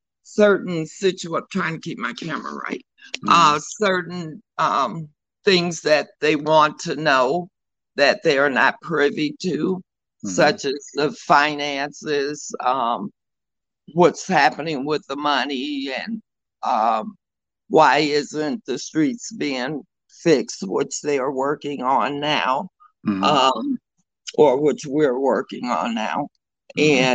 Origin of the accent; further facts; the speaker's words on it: Muskegon Heights, Michigan, United States; Well, I was born and raised here in Muskegon Heights. I attended Muskegon Heights Public Schools.